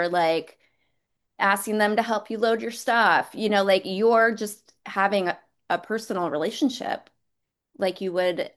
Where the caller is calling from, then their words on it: Los Angeles, California, United States; I'm coming in from Los Angeles, California.